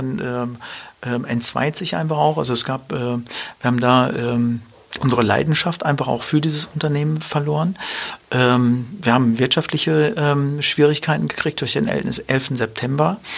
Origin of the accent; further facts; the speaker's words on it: Dortmund, North Rhine-Westphalia, Germany; wir sind ja in Dortmund groß geworden.